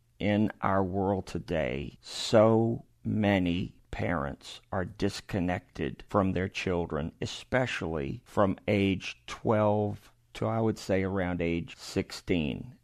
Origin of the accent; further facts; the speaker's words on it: New Orleans, Louisiana, United States; today I am in New Orleans, Louisiana, my hometown